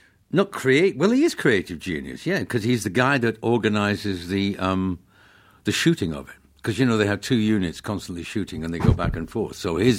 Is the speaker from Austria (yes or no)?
no; Stretford, North West England, United Kingdom; I grew up in Manchester, mm-hmm. England. Stretford, actually. Stretford.